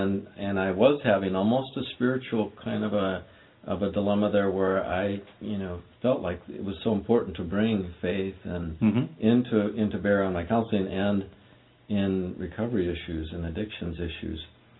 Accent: Wisconsin, United States; no, I'm from Wisconsin, northern Wisconsin.

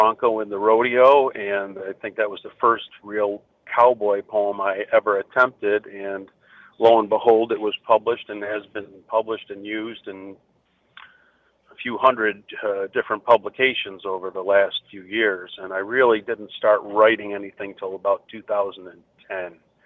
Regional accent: Arizona, United States; also born or lived in Buffalo, New York; I was born in Buffalo, New York, believe it or not, and both my grandfathers were there, and we moved to Arizona, I think, about the time I was five.

